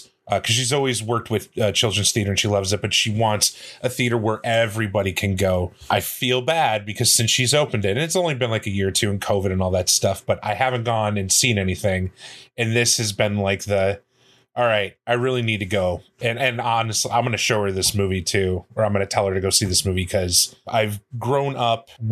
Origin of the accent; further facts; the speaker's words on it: Midwest, United States; just because I'm from the Midwest